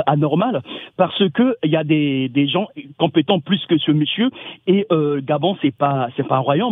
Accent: Brazzaville, Republic of the Congo; Moi je suis né, je suis de Brazzaville, je suis né sous Sassou, s'il vous plaît, sous Sassou Nguesso

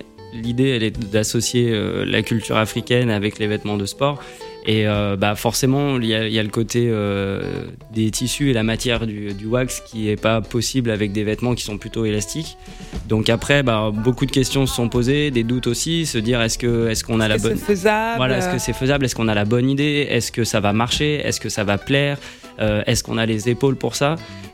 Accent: Spain; Elle est congolaise, moi je suis espagnol.

